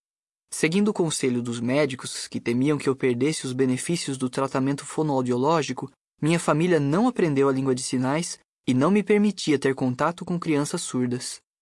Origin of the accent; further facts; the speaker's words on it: France; Portuguese is a second language; na França, onde eu cresci, usar a língua de sinais na escola era absolutamente proibido.